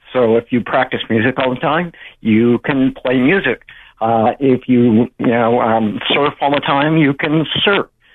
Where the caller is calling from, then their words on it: Santa Cruz, California, United States; from Santa Cruz.